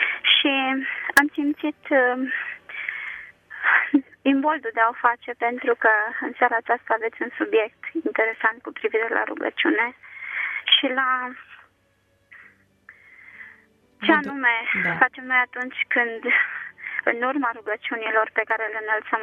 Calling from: Târgu Jiu, Gorj County, Romania; Vă sunt din Târgu Jiu.

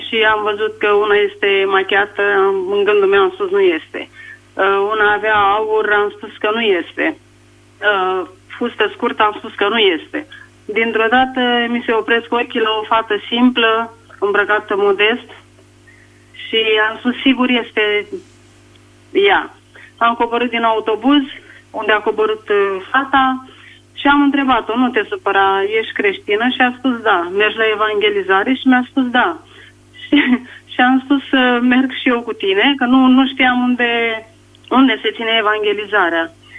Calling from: Buzău, Buzău County, Romania; din Buzău

